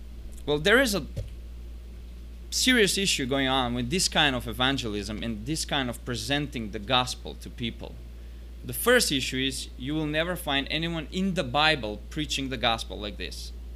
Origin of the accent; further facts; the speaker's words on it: North Macedonia; now in Serbia; I'm from Macedonia, born in Macedonia, but I serve as a missionary together with my family in Serbia.